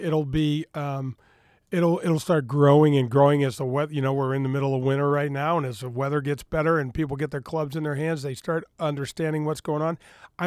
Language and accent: English; Missouri, United States; I mean, Danny, I grew up in North County. I grew up in, and so I know all these areas.